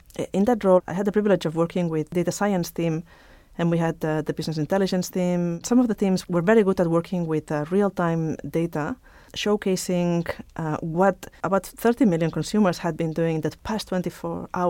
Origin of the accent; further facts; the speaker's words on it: Barcelona, Catalonia, Spain; moved away as an adult; now in Asia; So I'm originally from Barcelona in Spain, and I've been in Asia for the past 12 years.